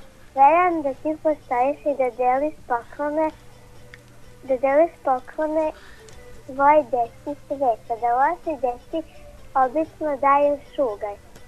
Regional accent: Majdanpek, Bor District, Serbia; Ja mogu, ja sam iz Majdanpeka.

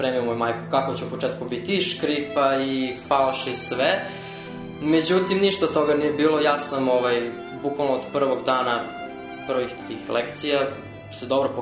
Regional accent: Belgrade, Serbia; born there; Ja sam rođen u Beogradu, 1993. godine.

